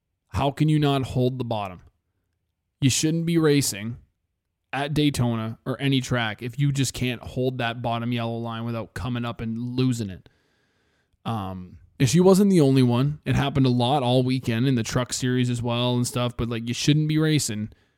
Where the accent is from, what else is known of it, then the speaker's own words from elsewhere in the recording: Canada; And as a Canadian, we don't have Waffle House up here. And when I go to Waffle House down in the South...